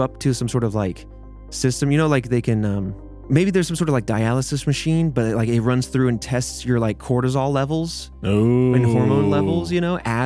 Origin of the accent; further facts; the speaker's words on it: Indiana, United States; I honestly never heard of this growing up in Indiana.